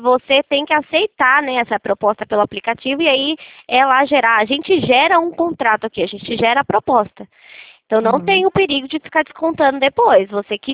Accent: São Paulo, Brazil; eu não sou de Brasília, sou de São Paulo.

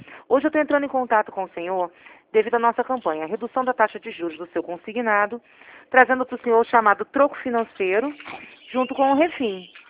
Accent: Rio de Janeiro, Brazil; Eu sou do Rio.

